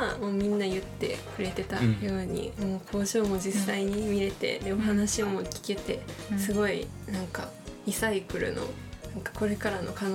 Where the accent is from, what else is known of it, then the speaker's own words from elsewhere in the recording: Osaka, Japan; 大阪出身なんですけど